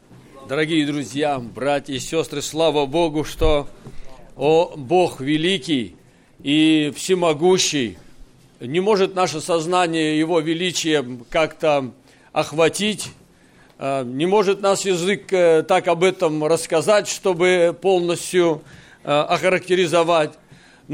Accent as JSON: {"language": "Russian", "region": "Siberia", "country": "Russia", "said": "А мы сидим, сибиряки, и с Мурманска еще там несколько парней"}